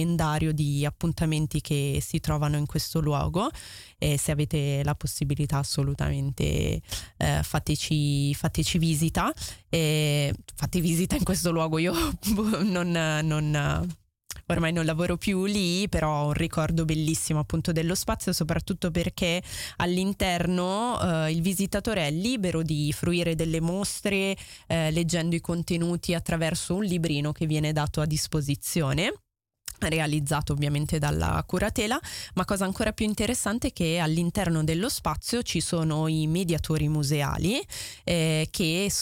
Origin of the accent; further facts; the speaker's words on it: Naples, Campania, Italy; parliamo della mia città natale, ovvero Napoli. Io sono nata a Napoli